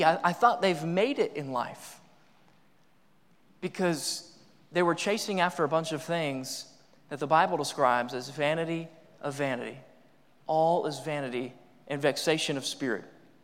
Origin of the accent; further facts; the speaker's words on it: Knoxville, Tennessee, United States; I'm from Knoxville, Tennessee, and so don't hold it against me, but I'm a Tennessee fan, okay? I know I grew up in the cult of Tennessee sports, all right?